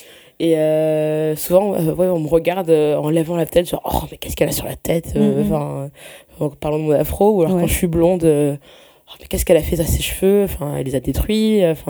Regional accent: Paris, Île-de-France, France; j'ai grandi à Paris avant de vivre en banlieue.

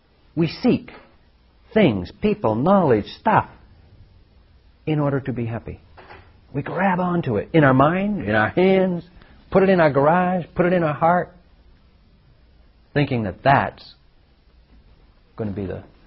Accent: New England, United States; When I was growing up in New England, my parents were of the generation where my mother said

